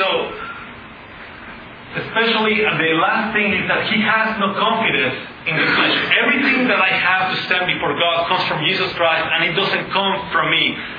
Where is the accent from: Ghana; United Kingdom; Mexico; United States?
Mexico; I come from Mexico.